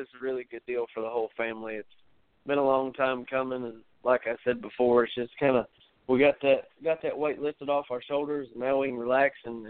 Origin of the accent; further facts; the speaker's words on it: Port Charlotte, Florida, United States; I'm originally from Port Charlotte, Florida. I grew up started in go-karts, you know, at 4.5.